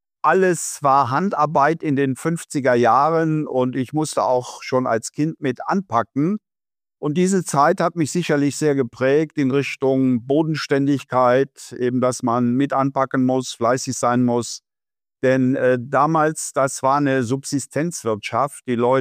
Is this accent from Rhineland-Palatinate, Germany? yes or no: yes; Wittlich, Rhineland-Palatinate, Germany; bin zum Beispiel Vorsitzender des Kuratoriums in der Stiftung meiner Heimatstadt Wittlich. Also man kann sagen, sehr heimatverbunden, und die Antwort auf diese Frage, was empfindest du als deine Heimat, wäre ganz klar Eifel, Eifel-Mosel-Gebiet.